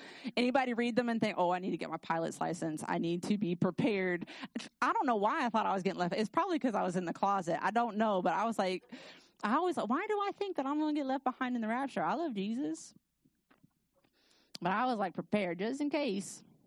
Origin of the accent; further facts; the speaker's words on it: United States; I'm white. I'm American.